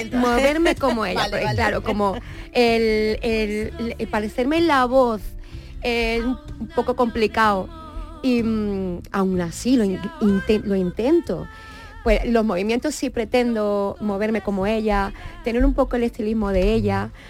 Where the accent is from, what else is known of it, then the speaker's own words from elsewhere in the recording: Seville, Andalusia, Spain; expresarme como trianera, sevillana trianera que soy